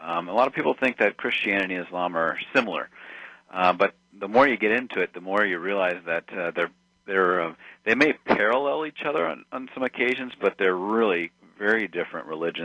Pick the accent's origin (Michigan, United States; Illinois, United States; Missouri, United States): Missouri, United States; St. Louis; I knew, had known a couple Muslims growing up in St. Louis